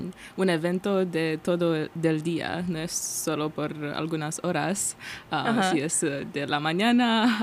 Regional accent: Moldova; Spanish is a second language; Yo soy de Moldavia y por eso mi familia, por ejemplo, es cristiana.

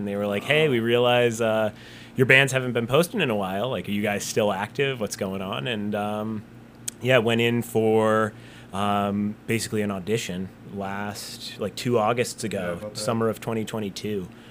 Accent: Haverhill, Massachusetts, United States; I grew up in Haverhill, so north of the city.

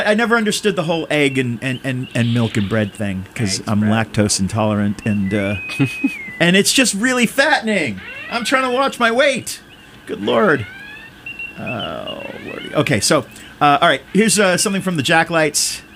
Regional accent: Peabody, Massachusetts, United States; When COVID happened and, you know, they're people in my town, I'm from Peabody, right?

